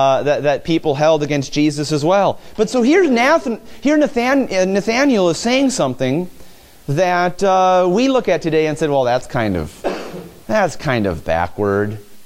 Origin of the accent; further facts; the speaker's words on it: Mahtomedi, Minnesota, United States; for me growing up in Matamidi, the town next door was White Bear Lake. We'd play White Bear Lake in tennis.